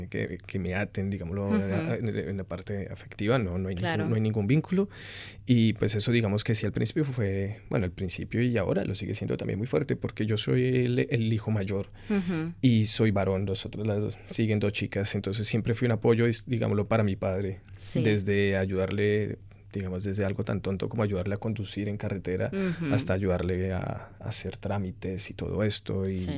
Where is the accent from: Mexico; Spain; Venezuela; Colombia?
Colombia; moved away; siempre he querido mi tierra, me ha gustado mucho mi tierra, pero acá la extraño más, la añoro más.